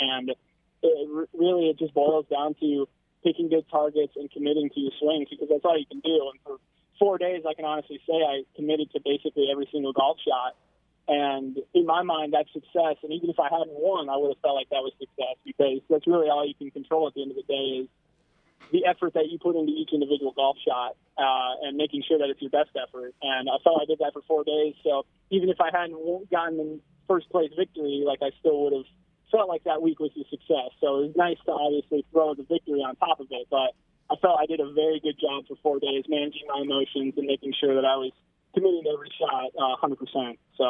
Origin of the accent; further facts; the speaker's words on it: Iowa, United States; It's going to be a sweet week back in my home state of Iowa, playing with all those guys over there.